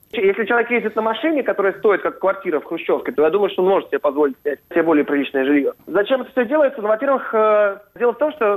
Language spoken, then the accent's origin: Russian; Moscow, Russia; Я за этим слежу не только как нормальный москвич.